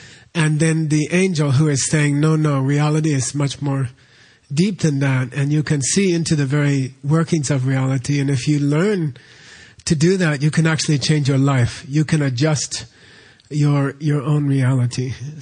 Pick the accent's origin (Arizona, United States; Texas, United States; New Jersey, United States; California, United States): Arizona, United States; I didn't like New York at all. I came from Arizona.